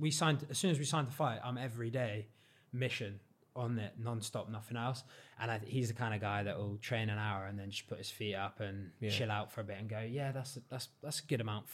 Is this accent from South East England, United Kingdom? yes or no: no; South West England, United Kingdom; And I'm from Cornwall, so going and seeing my family going down there is